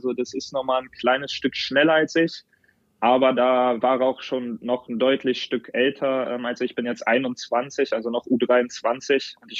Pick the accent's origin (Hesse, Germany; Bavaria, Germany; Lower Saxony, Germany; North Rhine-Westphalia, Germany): Lower Saxony, Germany; Nordsteimke; Ich bin in Nordsteimke aufgewachsen